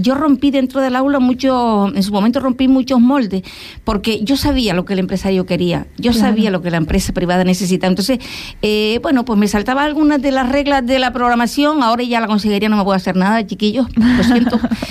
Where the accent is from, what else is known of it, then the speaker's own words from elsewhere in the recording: Canary Islands, Spain; now in Fuerteventura, Spain; Recuerdo que yo llegué a Fuerteventura en el 87, vine de Gran Canaria.